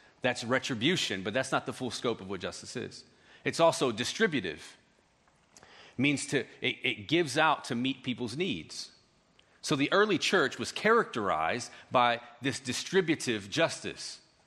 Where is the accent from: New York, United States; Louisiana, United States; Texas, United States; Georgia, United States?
Georgia, United States; Marietta; I'm a white guy growing up in Marietta. I grew up in a predominantly African American neighborhood